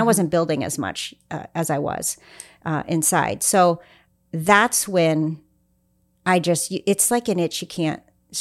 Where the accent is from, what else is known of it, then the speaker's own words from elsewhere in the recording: Missouri, United States; Oh, yeah. I'm from Missouri.